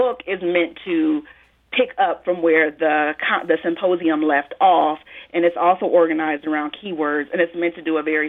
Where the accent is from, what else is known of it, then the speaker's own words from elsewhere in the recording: Peoria, Illinois, United States; I write about my hometown of Peoria, Illinois.